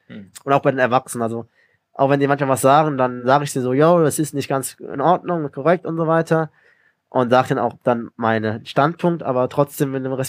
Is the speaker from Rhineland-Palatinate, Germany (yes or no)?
yes; Mainz, Rhineland-Palatinate, Germany; born there; Aber ich bin in Mainz geboren, aber tatsächlich. Ich bin hier in der Uniklinik auf die Welt gekommen.